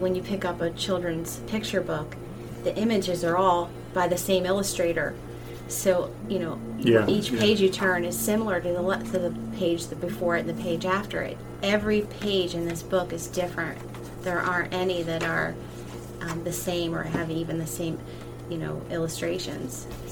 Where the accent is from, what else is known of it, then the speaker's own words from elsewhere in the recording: Maryland, United States; I felt like I really needed to include my home state